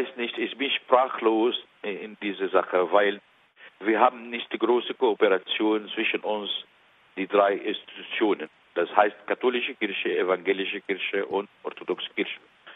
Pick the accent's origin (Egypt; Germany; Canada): Egypt; German is a second language; Wir sind echte Ägypter und wir waren immer Christen.